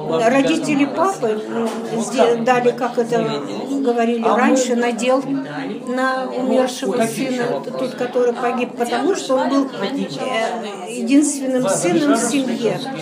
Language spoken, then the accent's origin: Russian; Mikhailovka, Tomsk Oblast, Russia; born there; Я родилась в Томской области. Это деревня Михайловка Асиновского района.